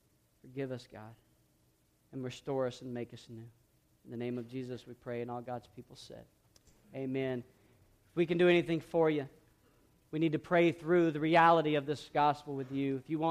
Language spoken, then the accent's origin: English; Georgia, United States; born there; because I was born in South Georgia, which is where I was born.